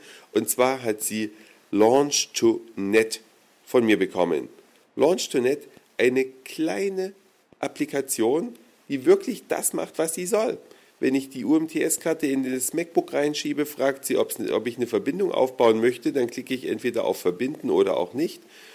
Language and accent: German; Saxony, Germany; now in Hamburg, Germany; Ich in Westsachsen geboren und aufgewachsen, mittlerweile ja schon seit über 10 Jahren in Hamburg, komme natürlich regelmäßig in meine sächsische Heimat